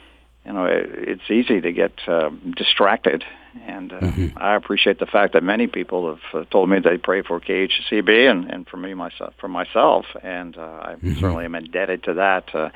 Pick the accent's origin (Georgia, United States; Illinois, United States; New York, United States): Illinois, United States; Wheaton; I did grow up listening to Moody's radio stations outside Chicago. I grew up outside in Wheaton, Illinois.